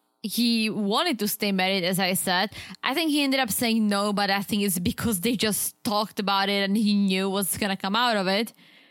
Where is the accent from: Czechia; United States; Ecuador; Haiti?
Czechia; English is a second language; It's the same way I'm from Czech.